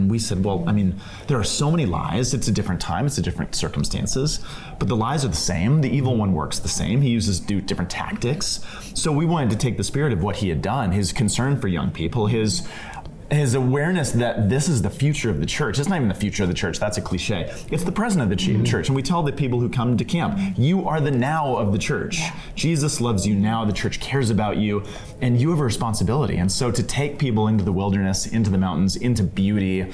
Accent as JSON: {"language": "English", "town": "Denver", "region": "Colorado", "country": "United States", "tie": "born or raised there", "said": "I grew up in Denver, or outside of Denver, and he came when I was in middle school or junior high."}